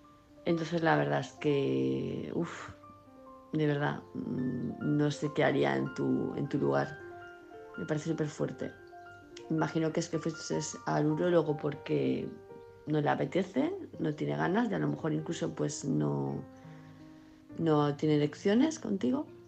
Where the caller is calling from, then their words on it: Palma de Mallorca, Balearic Islands, Spain; de Palma de Mallorca